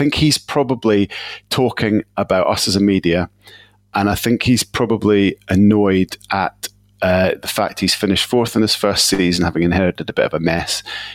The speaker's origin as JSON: {"language": "English", "region": "England", "country": "United Kingdom", "said": "just because I'm an English, ex-England international English midfielder, that I don't have the tactical brain of others."}